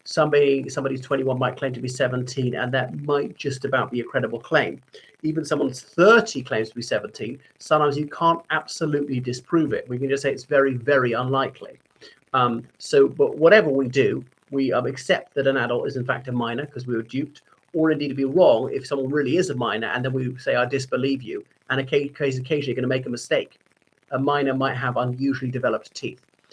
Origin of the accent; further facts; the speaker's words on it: Ireland; from Ireland.